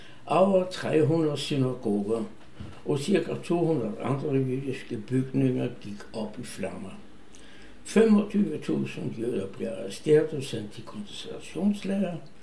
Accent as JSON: {"language": "Danish", "region": "Vienna", "country": "Austria", "tie": "born or raised there", "moved": "as an adult", "said": "Der var gået mere end 91 år, siden jeg blev født i Wien. Vi var en varm og kærlig familie, yderst velintegreret."}